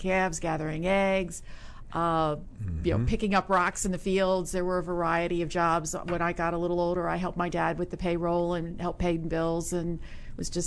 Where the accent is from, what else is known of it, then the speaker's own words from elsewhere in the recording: Maryland, United States; I grew up on a farm in Maryland.